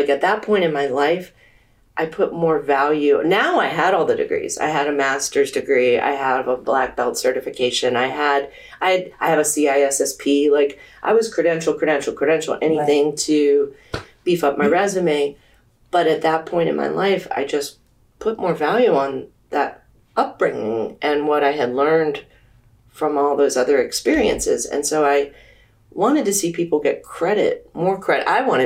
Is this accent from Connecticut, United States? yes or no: no; Oxon Hill, Maryland, United States; So I grew up outside of Oxon Hill, Maryland, challenging background